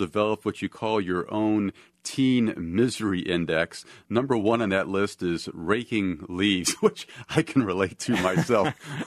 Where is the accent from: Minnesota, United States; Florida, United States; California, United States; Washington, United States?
Minnesota, United States; Invariably, I have Prairie Home Companion on because I'm from Minnesota and I've always connected with that show.